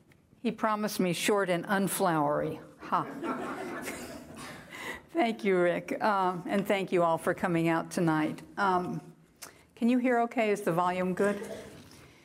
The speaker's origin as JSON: {"language": "English", "town": "Galveston", "region": "Texas", "country": "United States", "tie": "born or raised there", "said": "I was born and raised in Galveston, Texas."}